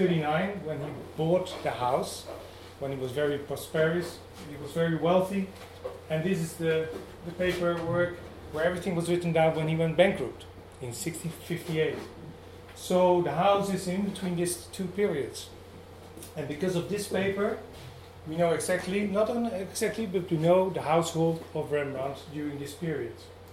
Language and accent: English; North Holland, Netherlands; English is a second language; And it's in my hometown. It's called the Anne Frank House.